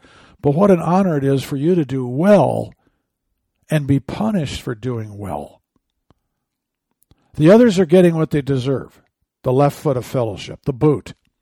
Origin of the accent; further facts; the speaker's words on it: Michigan, United States; I'm from Michigan. My Lions are in there.